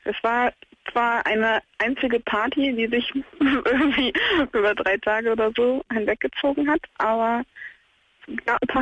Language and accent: German; Netherlands; meine Familie, also wir kommen aus Holland